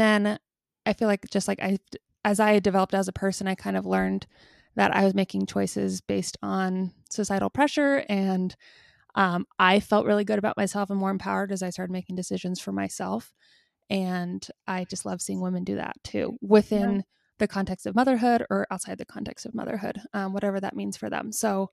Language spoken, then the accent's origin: English; Georgia, United States; moved away as an adult; now in Utah, United States; I grew up in Georgia, came out here in Utah for school when I was 18 years old. I've lived here ever since.